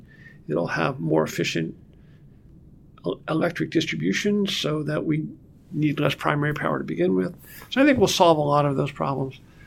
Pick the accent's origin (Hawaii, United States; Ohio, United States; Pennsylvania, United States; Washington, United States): Pennsylvania, United States; York; So I grew up in York, Pennsylvania, 10 miles south of Three Mile Island.